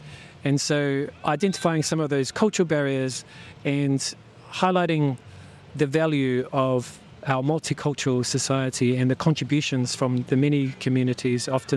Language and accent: English; Auckland, New Zealand; So I grew up locally in South Auckland, and growing up in Auckland, being Māori